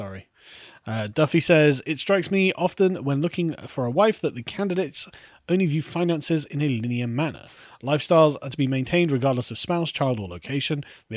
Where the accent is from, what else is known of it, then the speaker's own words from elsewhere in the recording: England, United Kingdom; now in Wales; I'm English and I live in Wales, but I live close to the English coast, so every meal out or personal shopping will be a drive over the border for me.